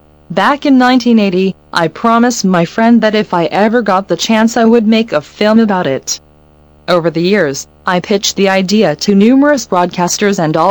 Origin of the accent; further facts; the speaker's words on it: England, United Kingdom; As an Englishman, I was brought up with a strong sense of fair play